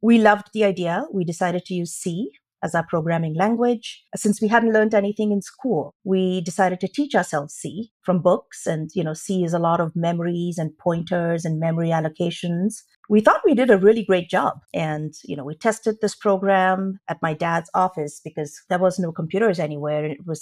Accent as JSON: {"language": "English", "town": "Mumbai", "region": "Maharashtra", "country": "India", "tie": "born or raised there", "said": "So growing up in Bombay in a family full of engineers and doctors, there were only two professions"}